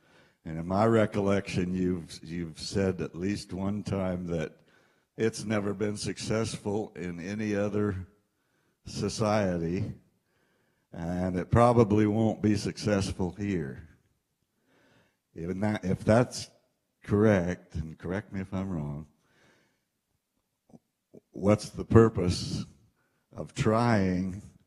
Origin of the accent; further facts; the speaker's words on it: St. George, Utah, United States; I'm from St. George.